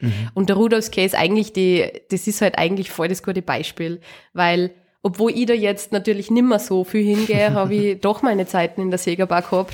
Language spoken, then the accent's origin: German; Kuchl, Salzburg, Austria; Ich komme aus Kuchl.